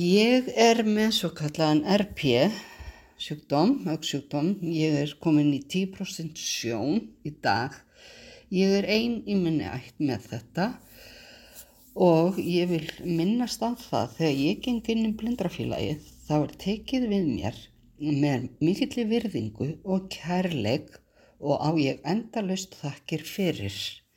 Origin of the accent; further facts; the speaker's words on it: Flateyri, Westfjords, Iceland; er 58 ára gömul, ég á 2 uppkomi börn og 3 ömmustelpur. Ég kem frá Flateyri í Önundarfirði fyrir vestan.